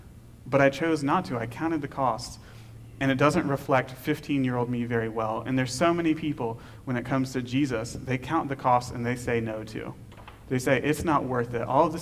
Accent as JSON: {"language": "English", "region": "Maryland", "country": "United States", "tie": "born or raised there", "said": "so I grew up in Maryland outside of D.C. in the suburbs of D.C."}